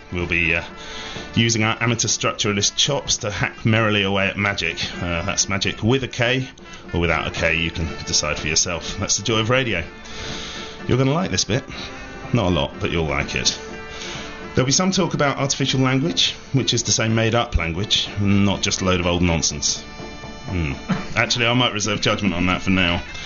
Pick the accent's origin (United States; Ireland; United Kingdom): United Kingdom; Sidmouth, South West England; that ship which ran aground just off the coast of my hometown. The town that we happen to be in today, the South Coast's Regency jewel, sunny Sidmouth.